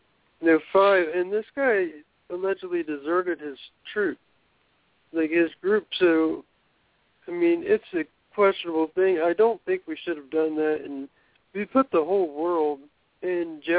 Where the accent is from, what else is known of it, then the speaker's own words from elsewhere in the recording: United States; I just started listening in, and I'm from America, and I have a question.